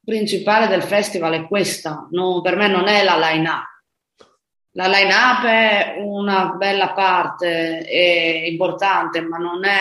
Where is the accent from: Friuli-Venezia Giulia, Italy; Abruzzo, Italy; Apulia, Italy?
Friuli-Venezia Giulia, Italy; Osopo; now in Spain; io mi sono spostata in Spagna